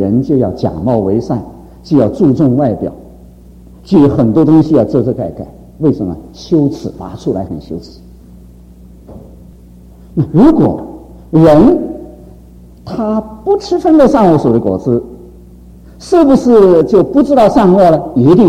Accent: United States; 比如说我们美国人很天真

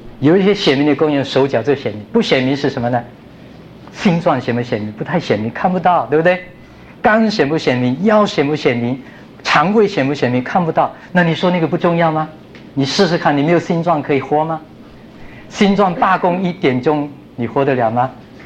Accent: China; 我们中国人讲中英文一起来。

